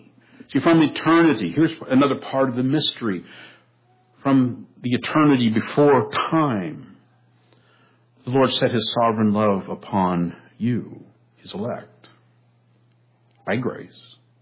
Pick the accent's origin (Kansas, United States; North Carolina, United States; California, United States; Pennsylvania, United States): California, United States; I had been in the ocean a lot growing up in the Bay Area